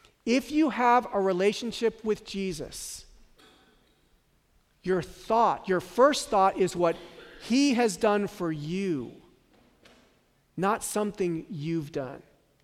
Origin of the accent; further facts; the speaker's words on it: San Francisco, California, United States; I grew up in San Francisco, my grandfather was of this Armenian political party, my other grandfather came from Kharper.